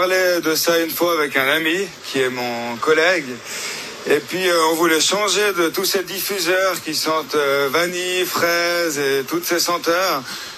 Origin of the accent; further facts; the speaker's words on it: Colombes, Île-de-France, France; Colombes.